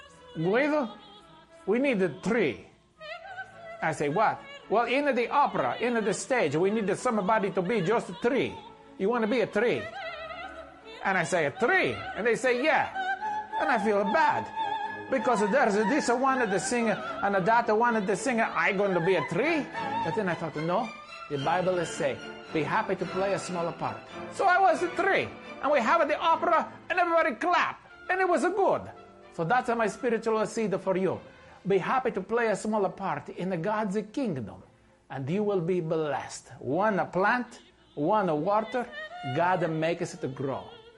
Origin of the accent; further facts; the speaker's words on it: Italy; English is a second language; moved away; When I was growing up in Italy, I know what this means.